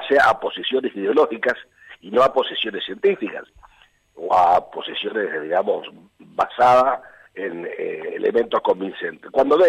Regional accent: Argentina

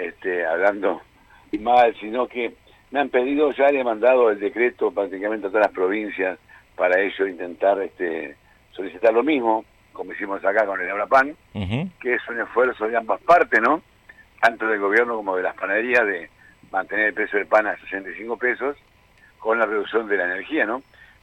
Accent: Misiones, Argentina; acá como vicepresidente soy acá de Misiones

